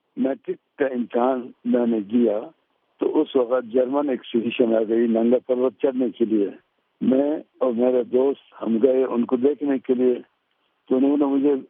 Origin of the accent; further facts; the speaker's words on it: Aliabad, Gilgit-Baltistan, Pakistan; میں ہنزا علی آباد میں پیدا ہو گیا وہاں سے میں نے پرائمری اسکول پاس کیا